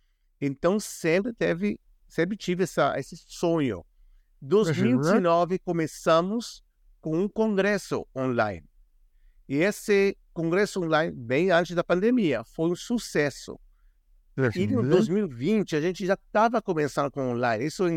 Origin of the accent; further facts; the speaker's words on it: Argentina; Portuguese is a second language; now in Israel; Aí já estou 30 anos morando aqui em Israel, podemos dizer que sou mais de Israel que da Argentina, né? Salvo no futebol, carne, essas coisas, mas assim... 30 anos aqui